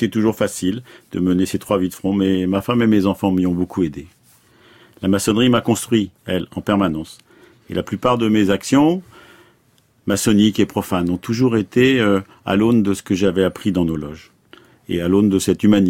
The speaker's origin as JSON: {"language": "French", "town": "Nantes", "region": "Pays de la Loire", "country": "France", "said": "Je suis de Nantes, la belle ville de Nantes, avec son voyage à Nantes et puis son pas de côté. J'y habite depuis plus de 50 ans. J'y ai fait mes études avec une petite escapade à Clermont-Ferrand"}